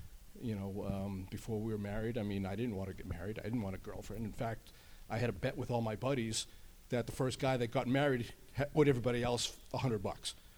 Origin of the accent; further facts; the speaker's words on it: Massachusetts, United States; now in New Hampshire, United States; We're originally from Massachusetts. That's where we grew up. And then when we got married, we moved to New Hampshire.